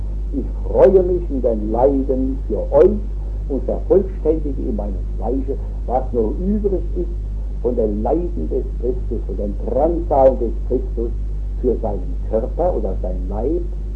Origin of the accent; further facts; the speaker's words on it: Worms, Rhineland-Palatinate, Germany; Steht seit 4000 Jahren in dieser Bord, meiner Heimatstadt. Ja, das ist heute ein elendes Städtchen von 60.000 Einwohnern.